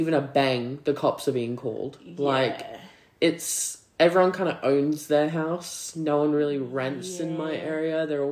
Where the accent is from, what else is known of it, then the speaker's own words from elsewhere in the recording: Australia; We're not from Los Angeles. We're fucking Australian.